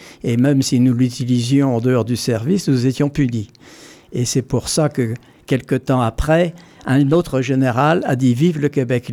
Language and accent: French; Brittany, France; Je suis breton d'abord